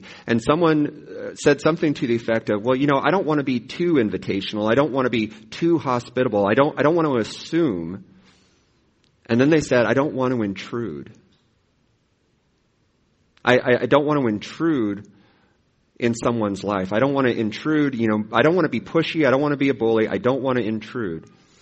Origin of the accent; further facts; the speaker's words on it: Midwest, United States; Imagine, now remember, I'm a Midwesterner. I'm still getting to know your practices.